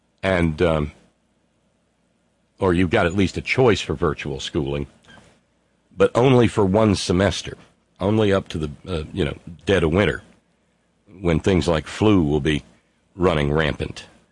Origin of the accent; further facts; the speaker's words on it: Alabama, United States; now in West Virginia, United States; One county to the east, in the county where I grew up in Alabama, they've gotten up to 918 cases and 9 dead.